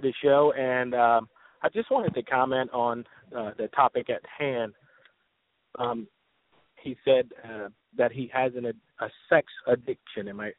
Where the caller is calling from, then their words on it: Metairie, Louisiana, United States; I'm calling from Metairie.